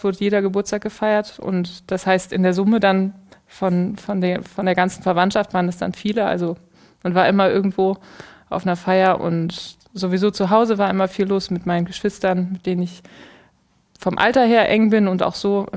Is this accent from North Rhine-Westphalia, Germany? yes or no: yes; Aachen, North Rhine-Westphalia, Germany; born there; Ich bin in Aachen geboren.